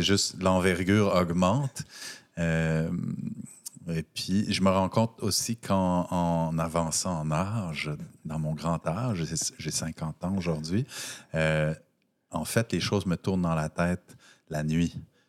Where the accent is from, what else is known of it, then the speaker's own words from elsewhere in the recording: Quebec City, Quebec, Canada; born there; moi, je suis né à Québec. J'ai encore des racines puis des réflexes dans cette ville-là.